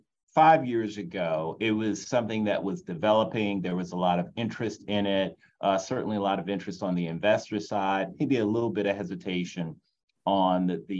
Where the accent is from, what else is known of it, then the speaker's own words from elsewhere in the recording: Louisiana, United States; we're both from Louisiana. You know, I grew up with guys who graduated from high school and went offshore the next day.